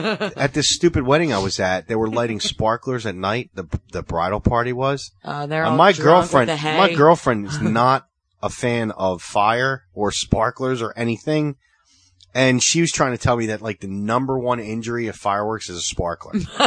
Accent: Philadelphia, Pennsylvania, United States; This one fucking idiot, this kid, it was my brother's age growing up in Philly.

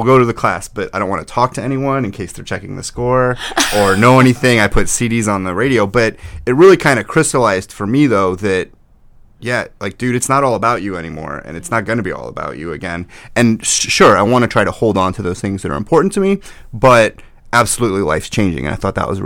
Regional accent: St. Louis, Missouri, United States; I'm a Cardinals fan. I grew up in St. Louis

